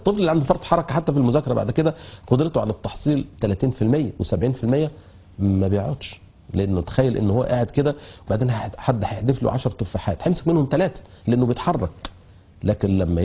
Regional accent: Egypt; moved away as an adult; احنا مصريين في بلد عربي وشغالين هناك

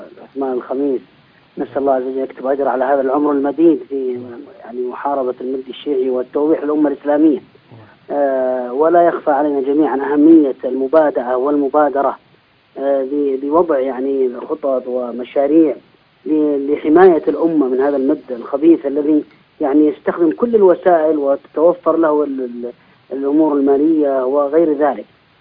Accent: Yemen; أنا من اليمن، أنا من اليمن

